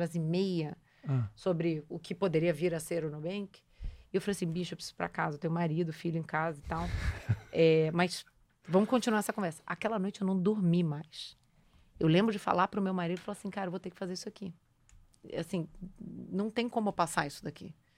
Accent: Rio de Janeiro, Brazil; also born or lived in Ribeirão Preto; Eu nasci no interior de São Paulo, em Ribeirão Preto, mas eu cresci no Rio de Janeiro.

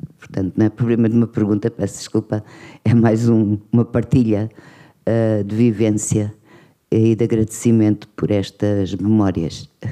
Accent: Angola; moved away as an adult; Eu nasci em Angola, eu vim de lá em 75, na altura em que tinha começado a Guerra Civil. Foi por isso que vim. E já tinha 23 anos

